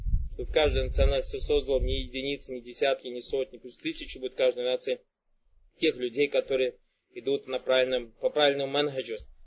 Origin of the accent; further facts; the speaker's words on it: Kazakhstan; Аллах субханаллах так облегчил, что я оказался татарным из Казахстана.